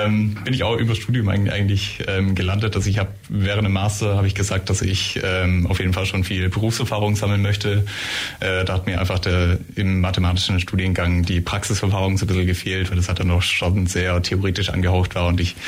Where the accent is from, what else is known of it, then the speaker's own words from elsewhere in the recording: Rechtisweiler, Bavaria, Germany; mein Werdegang ist, dass ich eigentlich mein ganzes Leben lang hier schon so im Ulmer Raum war. Ich komme ursprünglich aus Rechtisweiler, das ist so ein Dorf